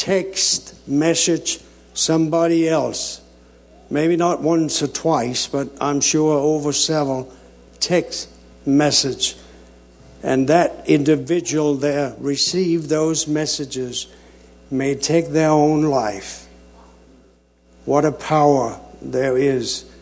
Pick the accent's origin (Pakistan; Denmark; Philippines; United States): Denmark; I'm from Denmark. In Denmark at that time of year, the sun goes down about 3 o'clock and 3:30 is dark.